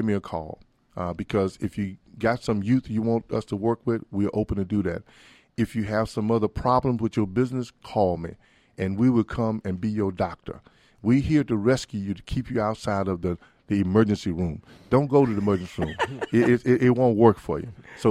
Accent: Mississippi, United States; I grew up in Mississippi, okay? And my mom and dad didn't go past the eighth grade.

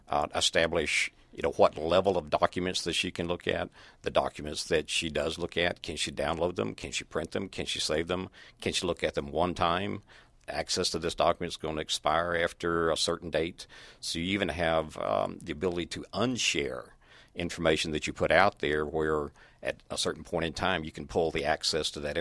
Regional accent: Atlanta, Georgia, United States; Now, I'm originally from Atlanta, and started a management consulting company here a long time ago

